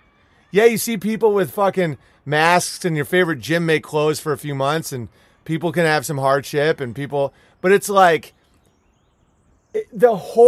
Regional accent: Ireland; I'm an actor from Ireland.

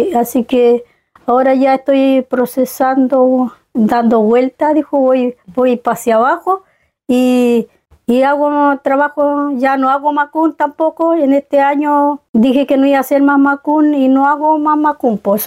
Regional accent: San Pablo, Los Lagos, Chile; Lof, San Pablo, sector Costa. Bueno, de allá es mi folil, mi muñén, está allá.

